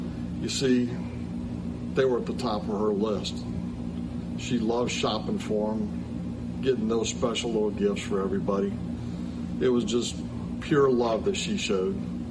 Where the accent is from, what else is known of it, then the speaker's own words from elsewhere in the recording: St. Louis, Missouri, United States; You know, since I moved away from St. Louis, every couple weeks I try and give him a call.